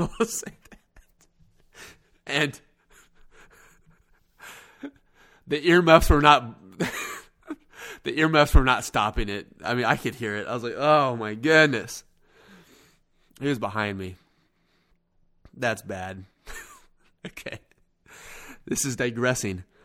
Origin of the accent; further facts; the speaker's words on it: Kansas City, United States; I'm a Kansas City Chiefs fan, if anything, because I'm from Kansas City area.